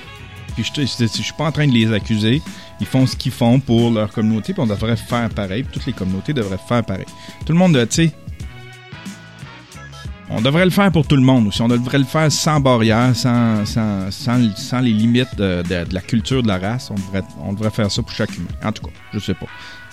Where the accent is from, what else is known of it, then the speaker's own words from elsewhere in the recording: Quebec, Canada; On devrait faire ça en tant que Québécois.